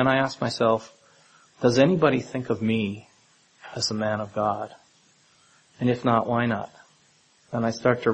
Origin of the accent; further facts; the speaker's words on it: Ontario, Canada; I had the privilege of growing up in Northern Ontario